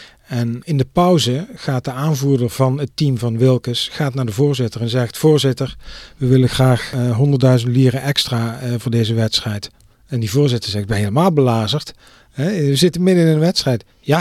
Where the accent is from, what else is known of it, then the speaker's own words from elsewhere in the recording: Limburg, Netherlands; born there; En ook in het team uit Kerkrade. Dus dat is dicht bij waar ik ben geboren.